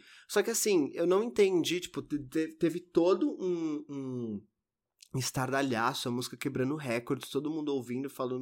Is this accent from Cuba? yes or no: no; Curitiba, Paraná, Brazil; Sou de Curitiba, tô doente.